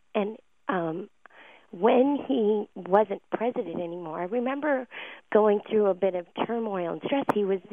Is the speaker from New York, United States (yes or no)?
no; Akron, Ohio, United States; Growing up in Akron, Ohio, I watched our president on the television